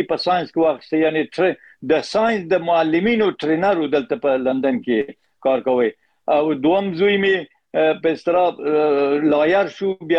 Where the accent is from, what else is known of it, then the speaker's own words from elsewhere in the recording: Herat, Afghanistan; born there; په هرات کې پیدا شوم